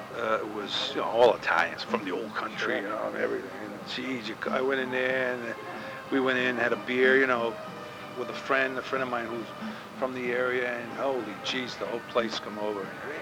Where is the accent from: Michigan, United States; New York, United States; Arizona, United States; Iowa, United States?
New York, United States; New York City; now in Boston, United States; at the age I was growing up in New York, maybe I didn't hear it or read about it. But coming to Boston